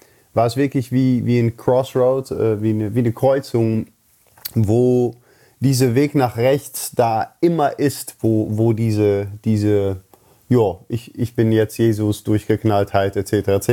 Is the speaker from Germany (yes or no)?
no; Netherlands; ich bin halt Holländer.